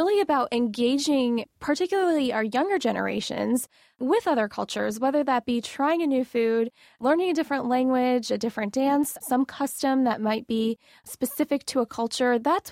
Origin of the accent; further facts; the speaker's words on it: Syracuse, New York, United States; I'm from Syracuse, New York. That's where my family is.